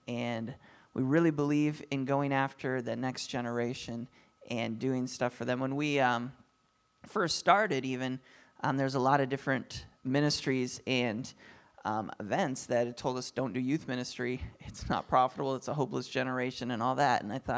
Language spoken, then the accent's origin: English; Brainerd, Minnesota, United States; now in Nashville, United States; I grew up in Minnesota. I'm from Brainerd area. And so I love it in Minnesota, except for I got off the plane and forgot how cold it was.